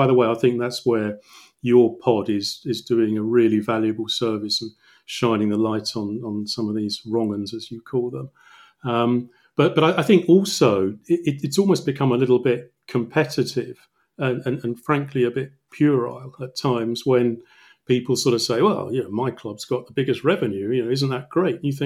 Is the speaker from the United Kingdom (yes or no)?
yes; England, United Kingdom; I mean, I am English and I write primarily around English clubs